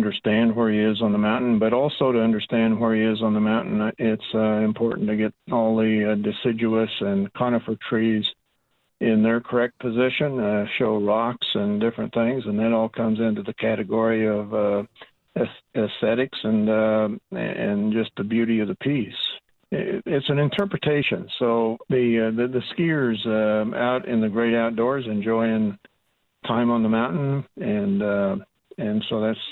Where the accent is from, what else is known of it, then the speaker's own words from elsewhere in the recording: Colorado, United States; I grew up in Colorado, so I've done a lot of hiking as a kid and hunting in the mountains